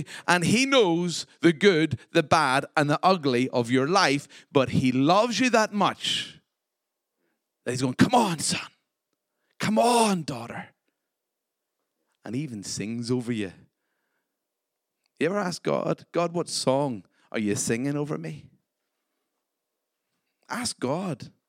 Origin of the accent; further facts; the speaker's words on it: Ireland; And me being Irish, told them they couldn't have my wallet